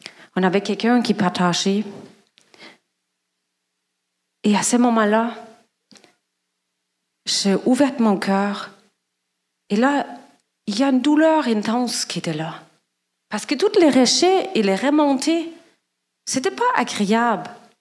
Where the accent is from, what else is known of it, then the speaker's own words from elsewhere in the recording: Germany; Je viens d'Allemagne, d'une grande famille. On a vécu dans une petite ville.